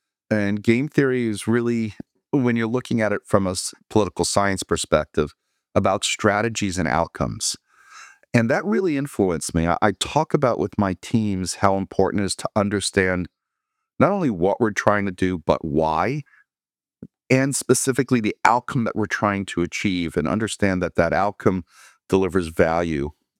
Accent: New York, United States; now in Connecticut, United States; I'm originally from New York. Spent most of my career working in financial services in Manhattan.

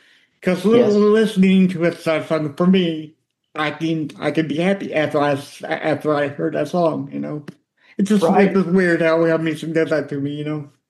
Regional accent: Austin, Texas, United States; born there; now in Lexington, United States; I was born in Texas, Austin.

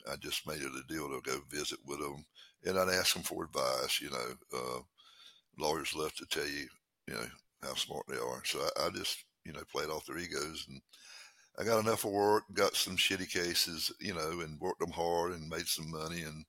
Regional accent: North Carolina, United States; I'm from North Carolina, in the eastern part of the state.

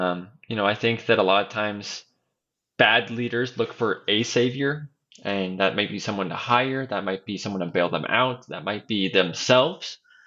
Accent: Idaho, United States; I'm a bit of an outdoorsman growing up in Idaho.

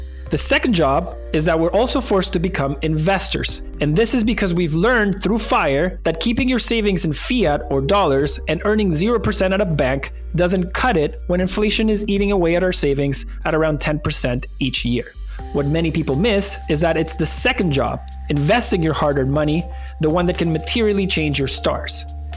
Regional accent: Venezuela; English is a second language; now in United States; growing up in Venezuela, my dad made me carry 100 bolivares always in my wallet.

